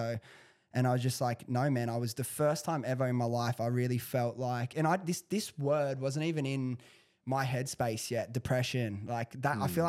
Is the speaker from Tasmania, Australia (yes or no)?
no; Prestons, New South Wales, Australia; I grew up in the suburbs of Southwest Sydney. I grew up in Preston's, which for anyone who doesn't know where Preston's is, it's 15 minutes from Liverpool.